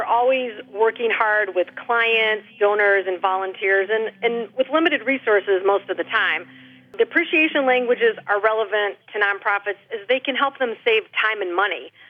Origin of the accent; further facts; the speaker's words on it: Midwest, United States; now in Michigan, United States; I grew up in the Midwest.